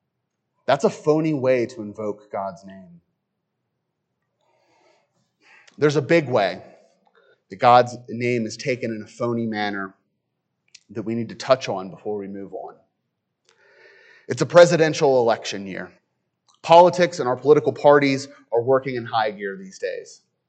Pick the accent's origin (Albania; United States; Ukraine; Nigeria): United States; the South; As a Southerner, that one kind of hits me close to home.